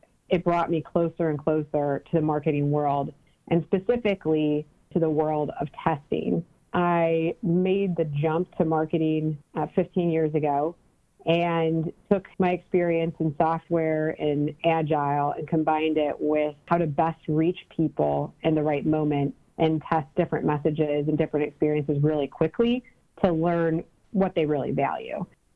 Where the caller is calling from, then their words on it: Cleveland, Ohio, United States; I'm calling from Cleveland, Ohio.